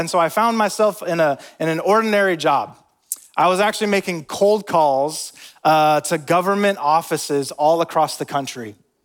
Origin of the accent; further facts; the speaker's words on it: Pacific Northwest, United States; now in Durham, United States; It is rainy, a little cold, but it is my hometown. I'm happy to be from there, but I'm glad we traveled those 3,000 miles all the way to Durham, North Carolina.